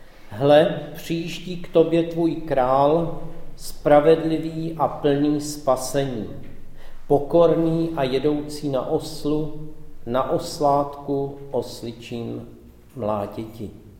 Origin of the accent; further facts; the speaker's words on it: Prague, Czechia; Když jsem byl malý, tak jsme bydleli v Praze